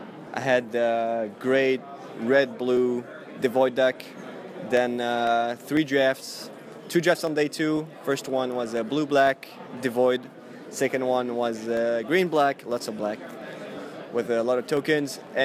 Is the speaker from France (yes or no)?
yes; France; English is a second language; from France, Pro Tour Hall of Famer.